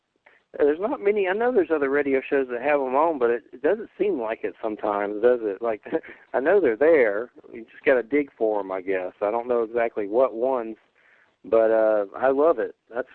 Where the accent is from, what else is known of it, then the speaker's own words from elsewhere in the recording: Georgia, United States; I've said her name before, but I'm from Georgia. I mess up names pretty fast.